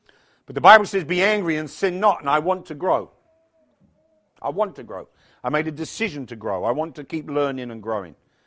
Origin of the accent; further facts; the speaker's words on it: United Kingdom; I'm a Brit. We are second only to the Pharisees when it comes to tradition.